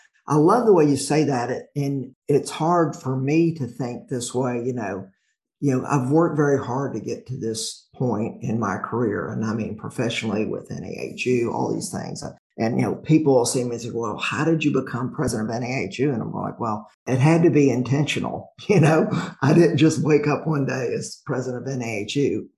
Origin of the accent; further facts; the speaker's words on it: the South, United States; accent: Southern; that being from the South, because when I would get out of the South, I had to overcome the anomaly of my accent to be taken seriously.